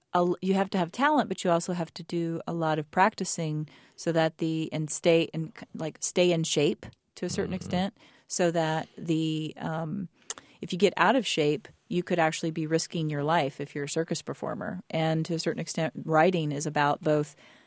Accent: Peru, Indiana, United States; after growing up in Peru

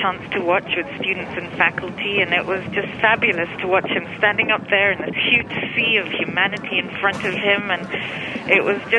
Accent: Kenya; I'm originally from Kenya, and I feel so proud to, today, because

